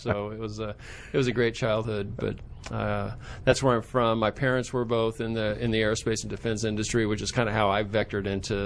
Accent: Kansas, United States; I grew up in Kansas.

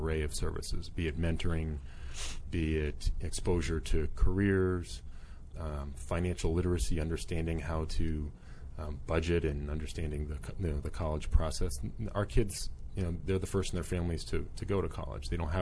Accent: Boston, Massachusetts, United States; I'm from Boston, Massachusetts.

